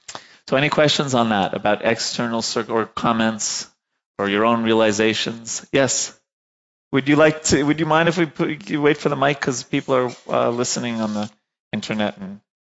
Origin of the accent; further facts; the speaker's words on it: New York, United States; I'm from New York. They do that in New York.